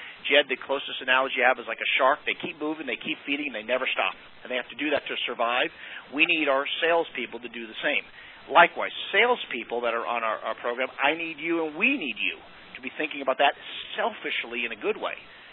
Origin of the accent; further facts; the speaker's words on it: Utah, United States; This is for a participant in Utah, my home state.